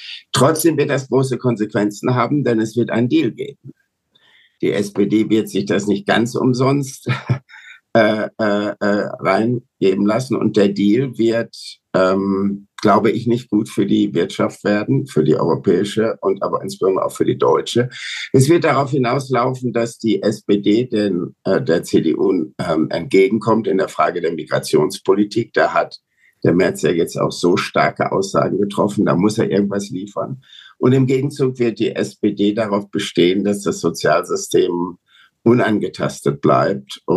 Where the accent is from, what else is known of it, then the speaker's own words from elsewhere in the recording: Germany; dass wir als Deutsche das einmalige Glück haben